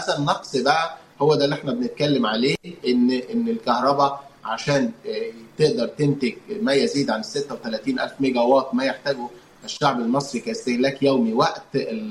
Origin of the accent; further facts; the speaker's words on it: Egypt; لا هناك كثير من الأسباب يمكن حديثة لنا كمصريين